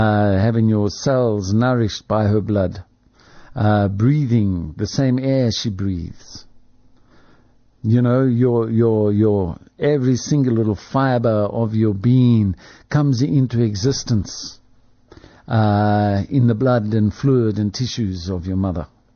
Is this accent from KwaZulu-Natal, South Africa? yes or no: no; Springs, Gauteng, South Africa; The family that I grew up in Springs, my hometown.